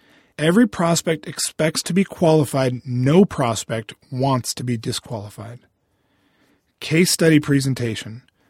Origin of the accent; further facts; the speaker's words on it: Boston, Massachusetts, United States; Probably not surprising since I'm from Boston.